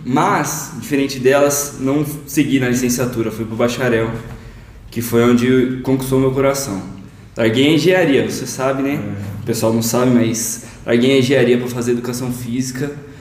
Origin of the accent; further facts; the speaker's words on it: Bauru, São Paulo, Brazil; tenho 24 anos. Sou de Bauru